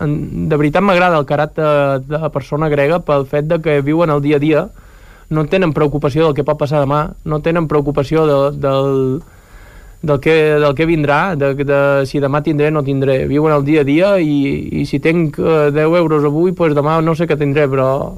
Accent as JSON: {"language": "Catalan", "town": "Mallorca", "region": "Balearic Islands", "country": "Spain", "said": "mira que jo sóc de Mallorca"}